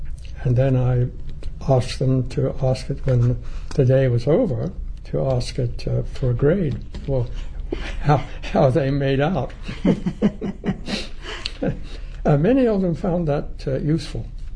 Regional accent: England, United Kingdom; moved away as an adult; also born or lived in New Zealand; now in United States; Well, I was born in New Zealand. Think of myself as half Maori. And grew up in England. Came here in 1936, that is, to the States.

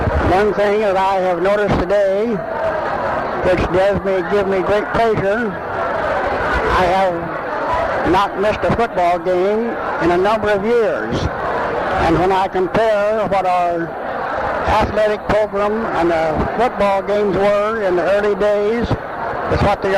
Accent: Kansas City, Missouri, United States; moved away as an adult; now in San Diego, United States; I was born in 1903 in Kansas City, attended high school there, and then came to San Diego State College in 1923.

